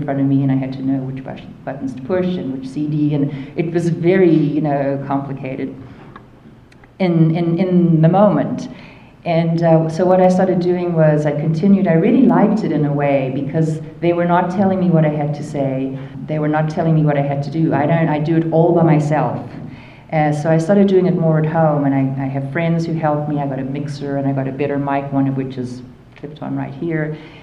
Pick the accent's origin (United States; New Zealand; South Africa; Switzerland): South Africa; well, look, I'm not Middle Eastern, I'm not North African, I'm South African